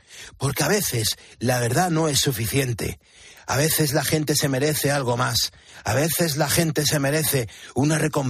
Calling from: Valencia, Valencian Community, Spain; de Valencia, por favor, si puedes, mándale un saludo a mi padre … que es ponedor conmigo y te sigue desde siempre

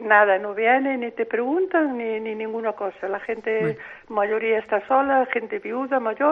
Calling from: Narón, Galicia, Spain; De aquí de Sedes, una señora, pertenezco a Narón, mi pueblo de Sedes.

